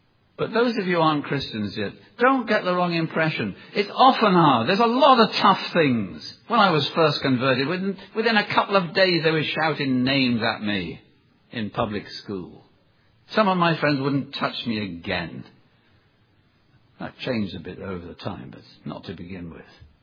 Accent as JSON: {"language": "English", "country": "Pakistan", "tie": "born there", "said": "If I say I was born in Pakistan, which I was, except it was British India then, you believe me."}